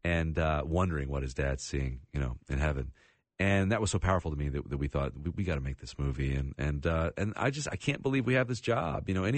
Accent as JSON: {"language": "English", "town": "Birmingham", "region": "Alabama", "country": "United States", "said": "I'm from Birmingham, Alabama."}